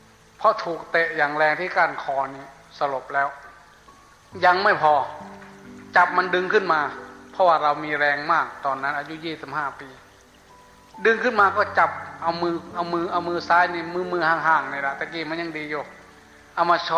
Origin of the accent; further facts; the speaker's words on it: Sakon Nakhon, Thailand; first language Lao; ผมอยู่สกลนครครับ